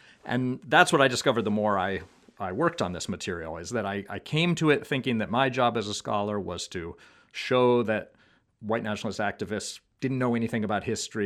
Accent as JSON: {"language": "English", "country": "United States", "said": "as an American surrounded by classical architecture in our nation's capital"}